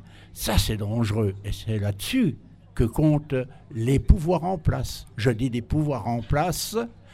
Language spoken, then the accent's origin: French; Grand Est, France; Nous sommes de Champagne-Ardenne. Nous avons les miettes.